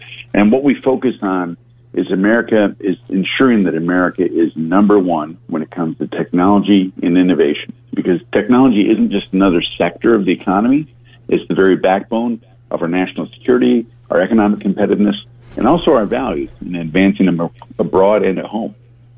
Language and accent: English; Michigan, United States; I'm originally from Michigan.